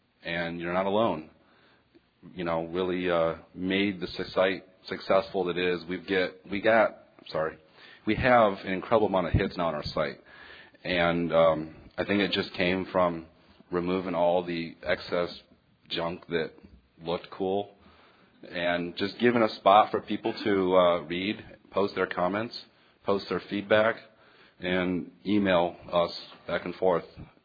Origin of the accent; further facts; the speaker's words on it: Orlando, Florida, United States; I'm an alcoholic. I'm from Orlando, Florida.